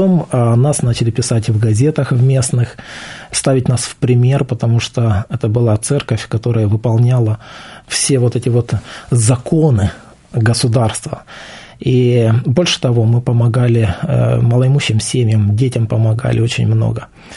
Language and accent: Russian; Slobozia, Transnistria, Moldova; я сам из Молдавии, жил возле Тирасполя в Слободзее, в городе сейчас.